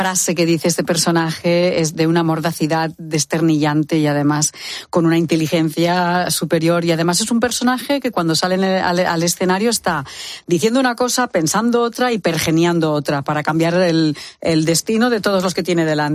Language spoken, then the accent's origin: Spanish; Barcelona, Catalonia, Spain; yo nací en el paralelo, en el Poble Sec, donde … muy cerquita, por el mismo barrio.